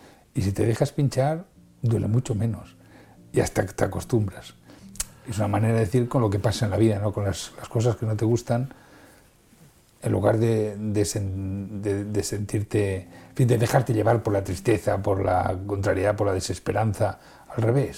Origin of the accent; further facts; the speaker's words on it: Granada, Andalusia, Spain; DNI nacido en Granada